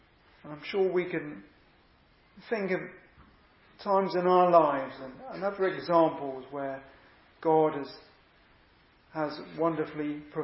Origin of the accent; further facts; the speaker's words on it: South West England, United Kingdom; born there; I was born in Wiltshire, so it's a good county.